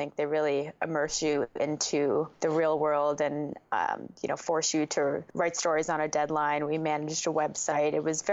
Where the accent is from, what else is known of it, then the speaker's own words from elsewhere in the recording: New York, United States; now in New York City, United States; I grew up in Westchester County, so about just a train ride, a 45-minute train ride north of here where my parents still live.